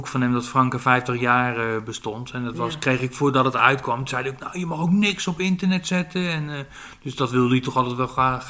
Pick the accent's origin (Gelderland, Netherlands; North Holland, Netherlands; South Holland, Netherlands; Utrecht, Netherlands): South Holland, Netherlands; The Hague; Ik kom uit Den Haag